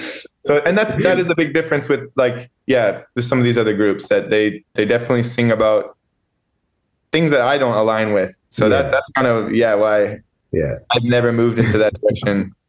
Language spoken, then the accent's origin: English; Texas, United States; Because we're outliers from these two sides, and we're also from Texas.